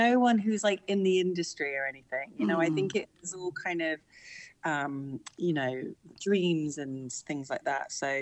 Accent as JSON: {"language": "English", "region": "London", "country": "United Kingdom", "tie": "born or raised there", "said": "It's been great growing up in London. I live in a little council flat actually that I grew up in. So I live in the home that I had when I was three, and my bedroom is still the same bedroom."}